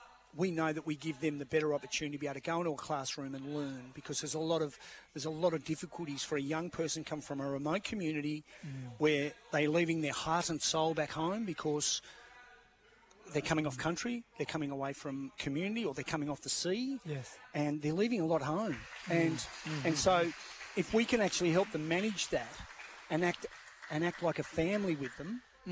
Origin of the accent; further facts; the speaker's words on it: Tasmania, Australia; now in Cairns, Australia; No, I come here from Tasmania